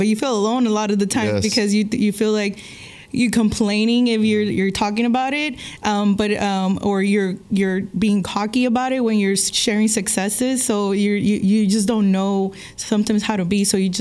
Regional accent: Brownsville, Texas, United States; also born or lived in Houston; I was born in Houston, but we were raised in the border, mm-hmm. Brownsville, Texas.

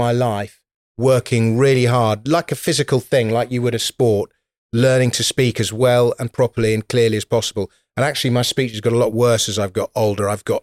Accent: London, United Kingdom; accent: posh; I grew up in London, but I went to public school, so I'm sort of a little bit posh, but not as posh as somebody who went to public school in a countryside.

